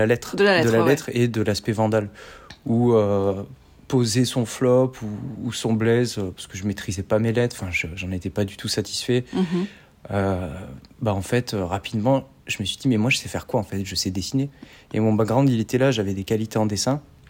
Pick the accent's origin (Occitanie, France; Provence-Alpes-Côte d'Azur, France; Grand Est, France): Provence-Alpes-Côte d'Azur, France; Avignon; Je suis originaire d'Avignon. Mmh. Et je suis né un beau matin d'un 23 mai 1993.